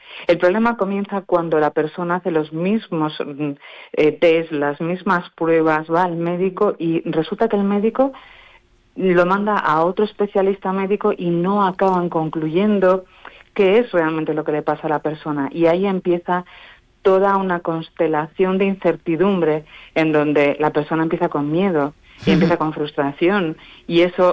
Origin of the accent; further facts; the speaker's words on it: Ferrol, Galicia, Spain; yo pues vengo de Ferrol, La Coruña, entonces pues es un largo trayecto recorriendo la península